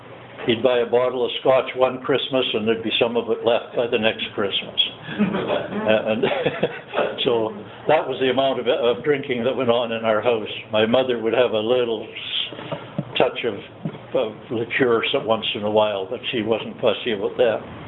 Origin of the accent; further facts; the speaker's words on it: Ontario, Canada; also born or lived in Calgary; I was born in Calgary, Alberta, Canada. When I was 4 years old, my father, who worked for the railway, got transferred.